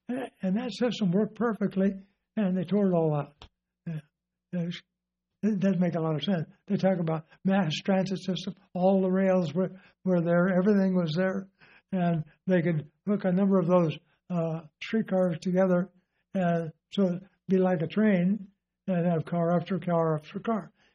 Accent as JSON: {"language": "English", "town": "Compton", "region": "California", "country": "United States", "tie": "born or raised there", "said": "I grew up in Compton, California. The Pacific Electric tracks went right past our house."}